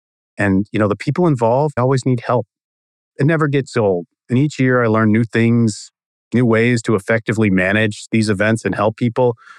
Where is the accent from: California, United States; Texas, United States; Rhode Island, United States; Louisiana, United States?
Texas, United States; Austin; I grew up really interested in tornadoes. Growing up in Austin, Texas, the Gerald tornado, the F5 that came through in the Central Texas outbreak in the mid to late 90s